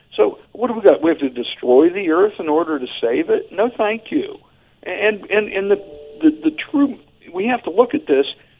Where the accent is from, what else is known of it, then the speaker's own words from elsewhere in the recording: Pittsburgh, Pennsylvania, United States; I'm originally from Pittsburgh.